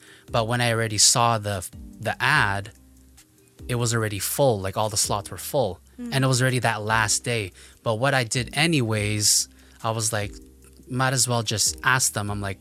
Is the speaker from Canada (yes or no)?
yes; Winnipeg, Manitoba, Canada; also born or lived in Vancouver; now in Ottawa, Canada; Winnipeg, but I was from Vancouver prior to moving to Ottawa.